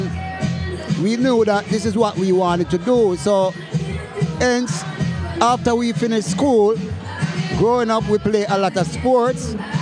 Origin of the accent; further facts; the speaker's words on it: Trenchtown, Kingston, Jamaica; Well, you know, we grew up in Trenchtown, right?